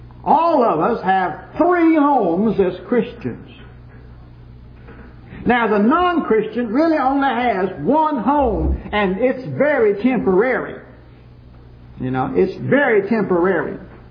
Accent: Houston, Texas, United States; also born or lived in Angleton; I was born in Angleton, lived there a few months, I guess. Don't remember that. Spent the rest of my life in Houston.

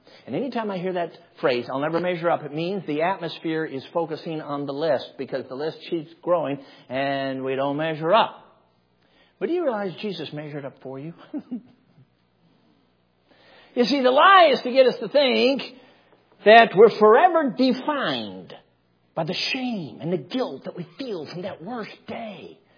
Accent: Chicago, Illinois, United States; I mean, I grew up in Chicago. We had bumblebees.

